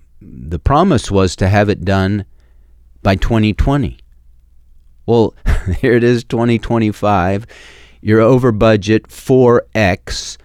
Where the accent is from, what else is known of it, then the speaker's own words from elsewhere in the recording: Los Altos, California, United States; I grew up in Los Altos, California, not all that far from Oakland. But, I mean, this is back in the 70s.